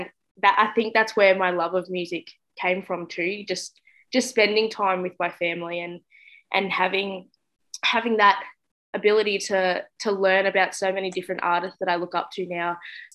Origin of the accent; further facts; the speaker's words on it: Victoria/New South Wales border, Australia; I have been born and raised on Yorta Yorta country in a little border town on the border of Victoria and New South Wales called Atjikumawarra.